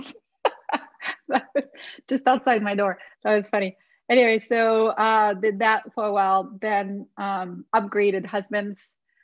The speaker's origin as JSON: {"language": "English", "country": "Switzerland", "tie": "born or raised there", "also_born_or_lived": "Brooklyn, New York, United States", "said": "I was born in Switzerland of a Haitian-born New York emigrated mother and a Swiss father. I spent the earlier years of my life between Brooklyn, New York, with my Haitian Jamaican family and my Swiss family in the US, in Switzerland"}